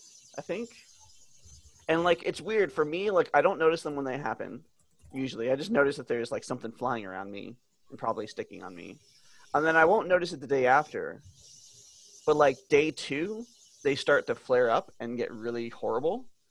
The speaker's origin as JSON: {"language": "English", "region": "California", "country": "United States", "tie": "born or raised there", "said": "Yeah, so mosquitoes is not a thing that I grew up experiencing in the Bay Area, because they don't exist."}